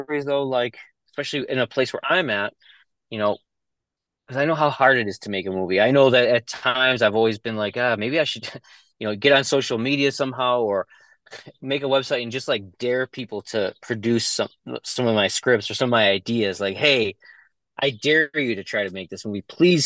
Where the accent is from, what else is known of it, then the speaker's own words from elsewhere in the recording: Midwest, United States; I'm not from New York. I'm a Midwest.